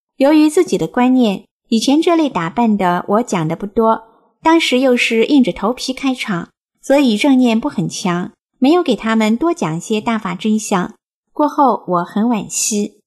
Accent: China; 我们是中国人，应该为中国，为自己奋斗。

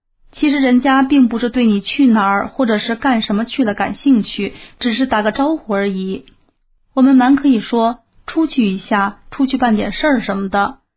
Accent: Northeast China, China; 寒暄口头禅，我们东北人都比较豪爽，所以说话都比较大气

